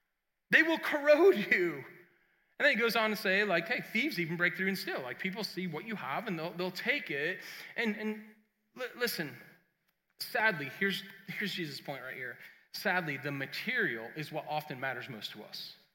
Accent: New England, United States; I grew up in New England, man. We grew up like lots of snow.

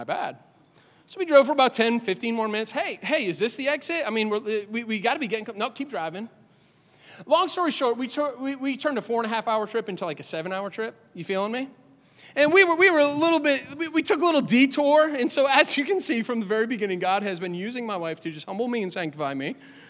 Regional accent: Boston, Massachusetts, United States; I was from the Northeast. I'm from Boston.

